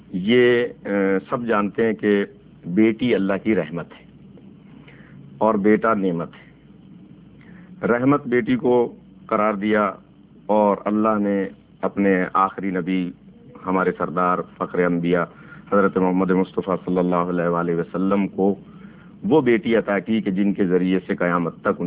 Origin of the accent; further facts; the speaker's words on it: Sindh, Pakistan; میں عرض کروں کہ میرا تعلق بھی اندرون سندھ سے ہے